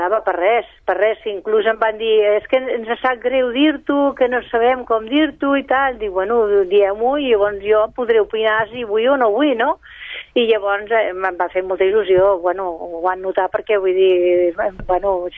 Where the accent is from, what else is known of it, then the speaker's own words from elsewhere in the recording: Castellserà, Catalonia, Spain; el meu poble està al costat de 10 quilòmetres, que és Castellseràs